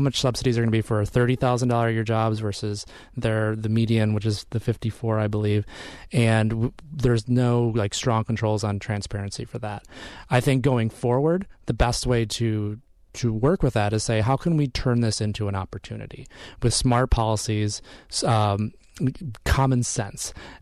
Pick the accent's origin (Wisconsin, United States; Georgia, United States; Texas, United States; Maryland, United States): Wisconsin, United States; Kenosha; growing up in Kenosha